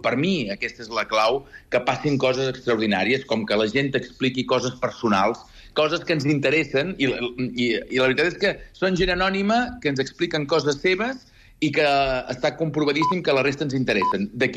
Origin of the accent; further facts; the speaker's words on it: Sant Feliu de Buixalleu, Catalonia, Spain; I jo, sense anar més lluny, que sóc de Sant Feliu de Buixalleu, que és una miqueta Catalunya interior